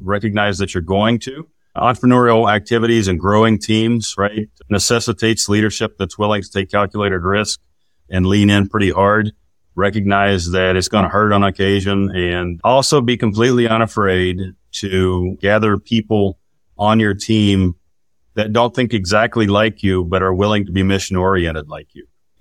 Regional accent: West Virginia, United States; Yeah, I'm from Southern West Virginia myself. I happen to be from, the sticks of Southern West Virginia, born and raised.

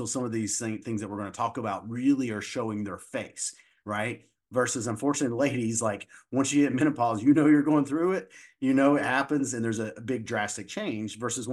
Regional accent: Appalachia, United States; Like, everybody knows, listen, I'm from Appalachia.

